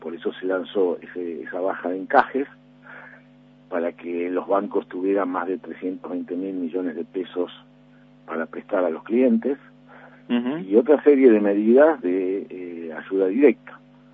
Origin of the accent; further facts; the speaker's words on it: Argentina; para nosotros somos argentinos y como tales tenemos la obligación de cuidarnos entre nosotros